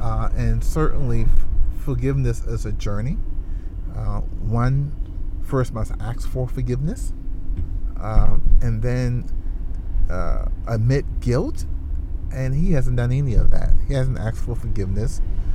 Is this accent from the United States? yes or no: yes; Charleston, United States; growing up in Charleston in the late 70s, being a young guy that was, you know, pretty smart in school